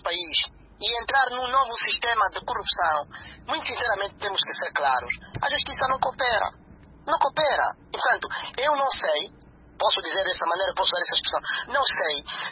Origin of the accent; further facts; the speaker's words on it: Angola; A nossa desconfiança enquanto angolanos é a mesma desconfiança que existe na Suíça